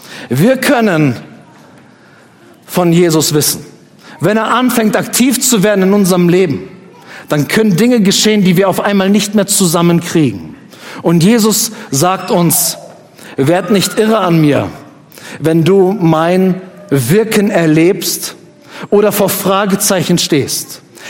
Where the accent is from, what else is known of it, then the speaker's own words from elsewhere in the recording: Northern Germany, Germany; Das ist mein Heimatort gewesen in Norddeutschland. Ich kannte die Straßen in- und auswendig.